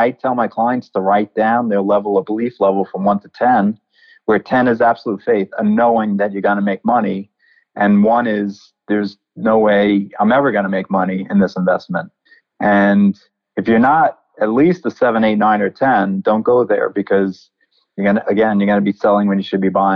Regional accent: Massapequa, New York, United States; But I grew up on Long Island in Massapequa and Long Island in the state of New York.

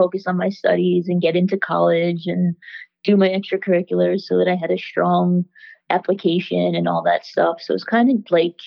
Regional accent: Long Island, New York, United States; I grew up in Long Island, New York.

